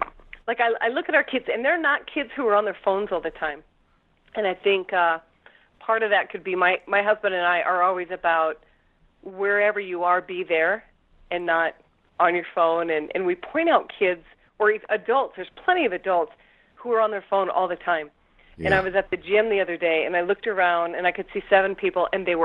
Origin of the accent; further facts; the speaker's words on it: Nebraska, United States; my grandfather is an immigrant. And he came from Denmark, and where I grew up in Nebraska was a heavily immigrant population.